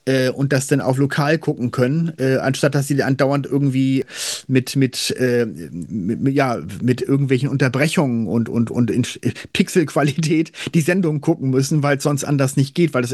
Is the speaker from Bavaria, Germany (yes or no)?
no; Hamburg, Germany; die mich natürlich an Scheiß interessiert als Hamburger